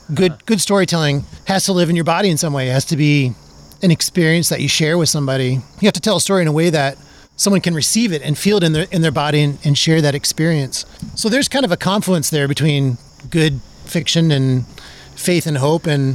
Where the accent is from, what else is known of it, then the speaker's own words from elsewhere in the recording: South Dakota, United States; He grew up in Pine Ridge Reservation in South Dakota. It's my home state.